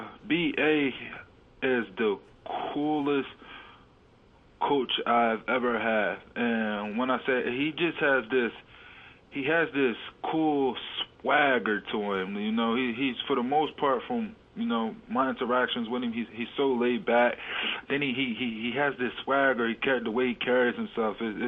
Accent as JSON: {"language": "English", "town": "Philadelphia", "region": "Pennsylvania", "country": "United States", "said": "but you know, I'm from Philly. Philly will always be home."}